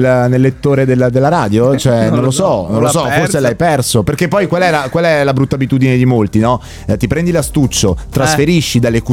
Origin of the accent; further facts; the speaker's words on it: Friuli-Venezia Giulia, Italy; Benvenuti nelle mie parti, in alta montagna, in Friuli Venezia.